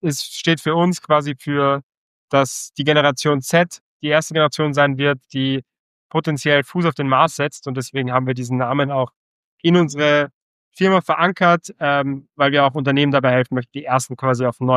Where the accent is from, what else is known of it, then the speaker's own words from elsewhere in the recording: Hamburg, Germany; born there; Also ich 1999, 99er Kind, bin ich geboren in Hamburg. Also meine Eltern, meine Mutter ist in Österreich und mein Vater ist in Deutschland, bin in Hamburg geboren. Bin dann aber schon mit 4 Jahren bin ich nach Österreich gekommen